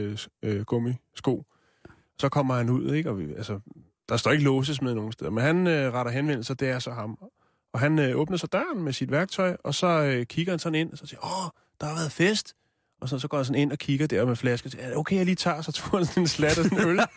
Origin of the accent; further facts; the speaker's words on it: Capital Region of Denmark, Denmark; Nu er det jo bare fordi, at jeg er vokset op i Nordsjælland og ved den slags.